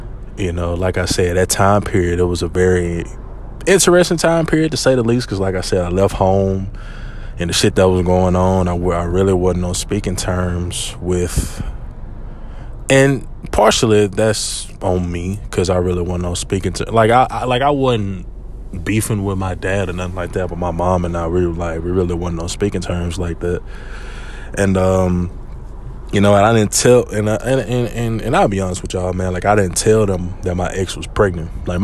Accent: Louisiana, United States; for the, you know, OG listeners or people that know I'm from Louisiana, you can just bypass this part.

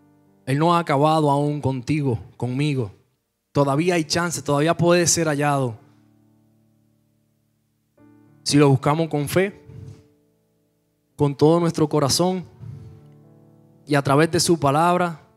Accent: Dominican Republic; Como dominicanos, nuestra cultura, tomamos nuestro cafecito.

